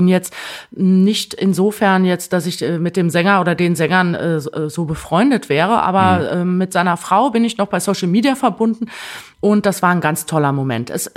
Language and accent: German; Rhineland, Germany; Das ist mir als Rheinländerin immer noch ein bisschen zu schroff.